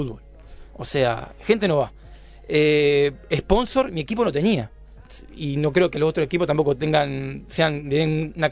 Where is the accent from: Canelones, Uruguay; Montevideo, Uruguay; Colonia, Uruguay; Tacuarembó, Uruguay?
Colonia, Uruguay; Rosario; yo soy de Colonia, Rosario.